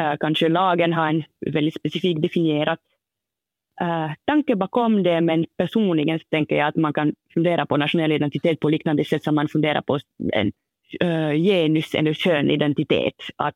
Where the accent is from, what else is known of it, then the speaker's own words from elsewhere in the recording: France; Swedish is a second language; also born or lived in Finland; jag kommer från Frankrike de facto. Jag flyttade för ett år sedan, två år sedan och så vidare. Och det hörs i det sättet som jag talar dålig finska eller har brytning på svenska och så vidare. Men eftersom jag har brun hy, eftersom min biologisk pappa är från Gambia